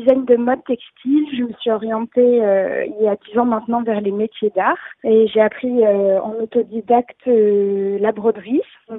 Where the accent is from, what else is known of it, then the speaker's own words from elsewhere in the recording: Le Havre, Normandy, France; now in Paris, France; Étant originaire du Havre et habitant aujourd'hui à Paris, le Havre, pour moi, c'est ma ville natale